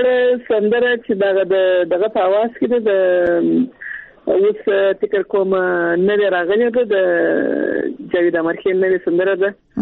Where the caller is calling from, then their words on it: Kandahar, Afghanistan; له کندهار ولایت څخه اړیکه نیولې.